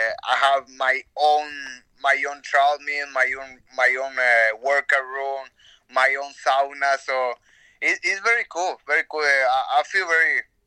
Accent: Mexico; I'm from Mexico.

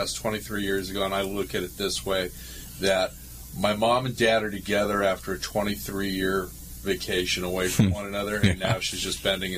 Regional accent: Ireland; I'm Irish at 60 as well.

